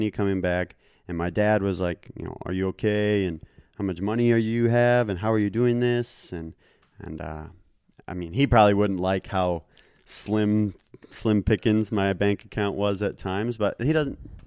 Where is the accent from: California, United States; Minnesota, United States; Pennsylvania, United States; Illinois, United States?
Minnesota, United States; I mean, I grew up in Minnesota.